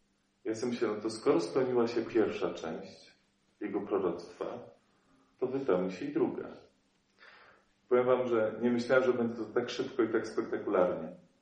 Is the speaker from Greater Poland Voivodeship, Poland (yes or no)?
no; Łódź Voivodeship, Poland; Ja pochodzę spod Łodzi.